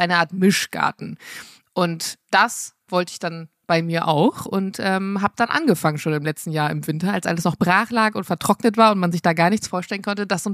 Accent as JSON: {"language": "German", "region": "Bremen", "country": "Germany", "lives_now": "Berlin, Germany", "said": "Ich komme ja eigentlich aus dem Norden, aus Bremen. Das ist alles ein bisschen kleiner, ein bisschen beschaulicher und dann in die Großstadt."}